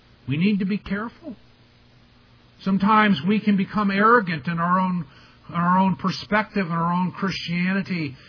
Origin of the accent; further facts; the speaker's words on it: Washington, District of Columbia, United States; I grew up in Washington, D.C., or just outside.